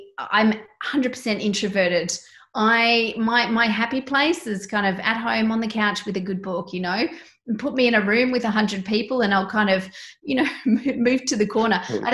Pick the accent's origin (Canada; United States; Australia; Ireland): Australia; Sydney, New South Wales; I'm from Sydney. I swim and we swim in the harbour all the time.